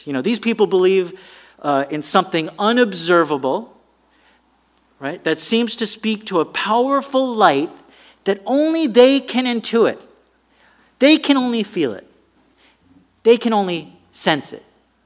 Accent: New York City, New York, United States; I grew up in New York City, and each neighborhood seemed to have some of these people.

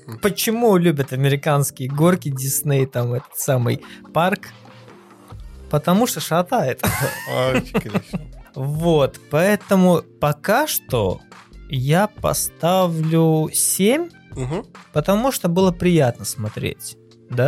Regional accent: Lithuania; А я литовец с Литвы.

